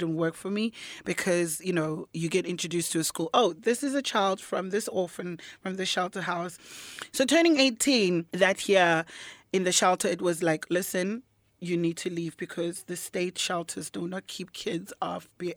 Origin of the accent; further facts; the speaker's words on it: Cape Town, Western Cape, South Africa; I'm from South Africa, the Western Cape, Cape Town, the township Khayelitsha.